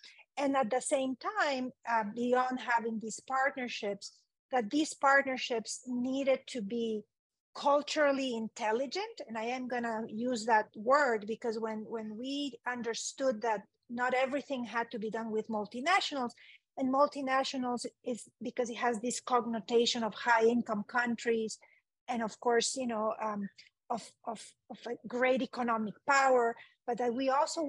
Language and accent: English; Honduras; also born or lived in Italy; I grew up in Honduras. I'm Italian by birth, but I grew up in Honduras